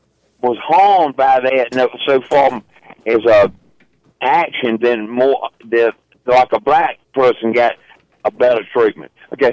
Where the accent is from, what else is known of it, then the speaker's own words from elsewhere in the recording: Roanoke Rapids, North Carolina, United States; Well, how about that? I'm from Roanoke Rapids. Been here all my life.